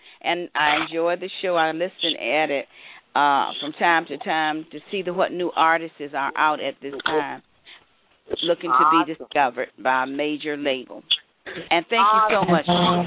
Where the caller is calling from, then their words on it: Portsmouth, Virginia, United States; I'm calling from Portsmouth, Virginia.